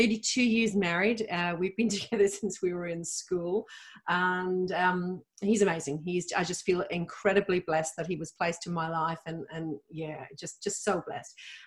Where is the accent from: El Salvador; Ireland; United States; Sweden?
Ireland; Dublin, Leinster; accent: mixed; moved away as an adult; now in Australia; So I was originally born and bred in Dublin, Ireland. My accent is very mixed up though.